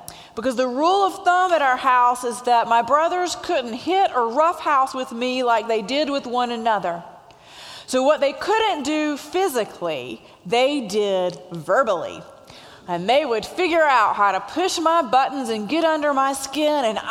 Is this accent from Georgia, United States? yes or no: no; Asheboro, North Carolina, United States; I am originally from Asheboro, North Carolina, and I am the youngest of four children. I have three older brothers.